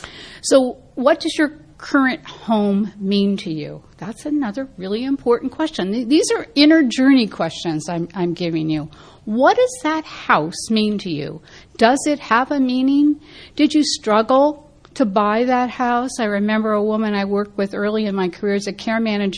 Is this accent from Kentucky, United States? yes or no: no; San Francisco, California, United States; I grew up in San Francisco, and God, you can get anywhere in San Francisco.